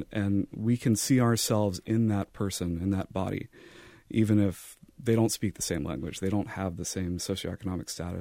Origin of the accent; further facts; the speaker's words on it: the South, United States; growing up in the South is part of what drove this as well